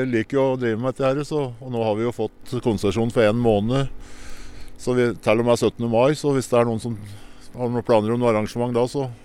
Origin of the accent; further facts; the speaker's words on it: Eina, Innlandet, Norway; Jeg hadde litt planer om at jeg skulle gjøre noe på Eina egentlig, som jeg hjemme på Eina